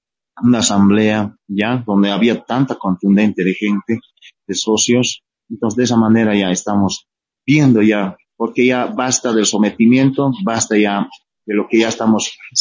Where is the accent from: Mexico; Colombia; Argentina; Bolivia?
Bolivia; Prácticamente nosotros como bolivianos vamos a pensar, no queremos otra Venezuela